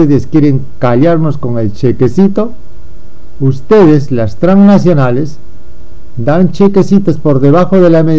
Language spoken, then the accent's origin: Spanish; Peru; Como peruano, como periodista, como representante de una institución jurídicamente reconocida